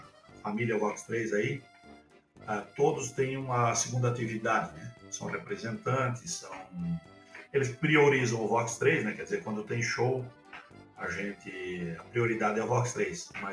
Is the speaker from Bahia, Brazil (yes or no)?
no; Indaial, Santa Catarina, Brazil; also born or lived in Timbó; eu nasci em Timbó, cresci em Indaial e depois casei.